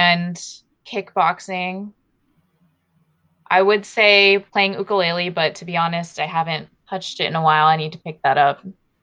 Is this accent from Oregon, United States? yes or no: yes; Tualatin, Oregon, United States; I was born and raised in Oregon, grew up in Tualatin, but I've lived in the Portland area my whole life.